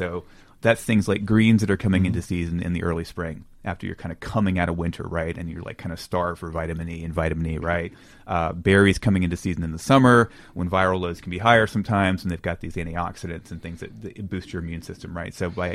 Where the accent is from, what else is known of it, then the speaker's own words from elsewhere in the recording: Durham, North Carolina, United States; So I'm 41. I grew up in Durham, North Carolina.